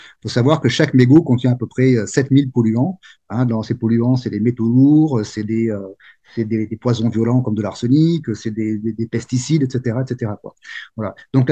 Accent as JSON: {"language": "French", "region": "Nouvelle-Aquitaine", "country": "France", "said": "je suis originaire du Pays Basque, mais j'ai travaillé longtemps dans l'agroalimentaire, dans pas mal de coins de France et de l'étranger."}